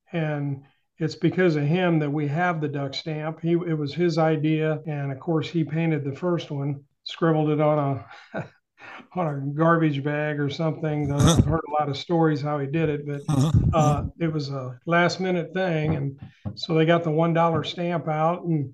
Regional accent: Granite City, Illinois, United States; I grew up on Horseshoe Lake near Granite City.

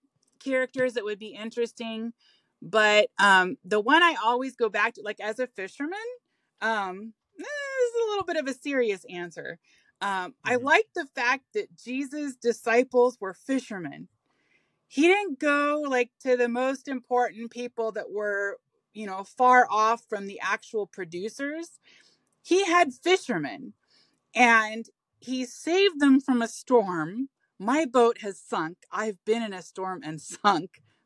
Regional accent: Florida, United States; my family is Alaskan and my mom's from Northern Canada, but I was born and raised in Florida, you know, going back and forth to Alaska.

